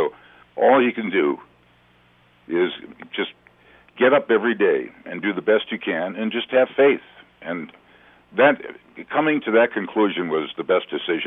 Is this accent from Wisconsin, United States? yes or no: yes; Milwaukee, Wisconsin, United States; You know, when I was born and raised in Milwaukee, there was this area called the Valley that was just loaded with industrial places